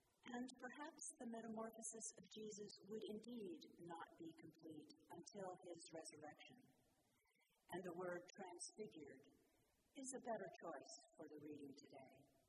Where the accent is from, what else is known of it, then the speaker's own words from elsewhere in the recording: San Diego, California, United States; As a little girl growing up in San Diego, I managed one day to capture a caterpillar.